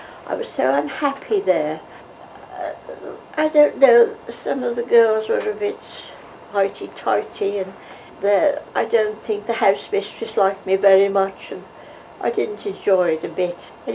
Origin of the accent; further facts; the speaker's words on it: Shatterford, West Midlands, United Kingdom; I was born in Shatterford, which in those days was a real country place. I mean, we were 5 miles from Kidderminster and about 10 from Bridge North